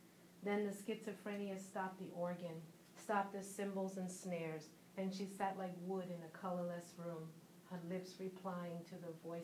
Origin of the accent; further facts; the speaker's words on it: Philadelphia, Pennsylvania, United States; growing up in North Philadelphia and also being an African woman, kind of merged together.